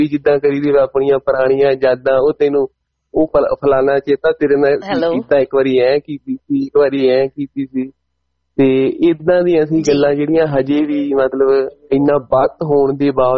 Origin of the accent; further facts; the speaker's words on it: Moonak Kalan, Punjab, India; now in Italy; ਪੰਜਾਬ ਦੇ ਵਿਚੋਂ ਭੈਣ ਜੀ ਮੈਂ, ਸਾਡਾ ਡਿਸਟ੍ਰਿਕਟ ਹੁਸ਼ਿਆਰਪੁਰ ਪੈਂਦਾ, ਪਿੰਡ ਮੂਨਕ ਕਲਾਂ ਪੈਂਦਾ ਆ। ਜੇ ਅਸੀਂ ਜਲੰਧਰ ਤੋਂ ਪਠਾਨਕੋਟ ਰੋਡ ਨੂੰ ਜਾਈਏ ਤੇ ਟਾਂਡਾ ਉੜ ਮੋੜ ਆਏਗਾ, ਉਹਦੇ ਦੇ ਨਾਲ ਹੀ ਮਤਲਬ 1.5 ਕਿਲੋਮੀਟਰ ਤੇ ਆਏਗਾ ਸਾਡਾ ਪਿੰਡ।